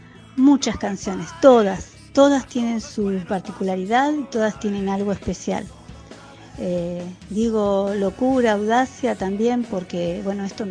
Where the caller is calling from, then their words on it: Buenos Aires, Argentina; de Buenos Aires, Argentina.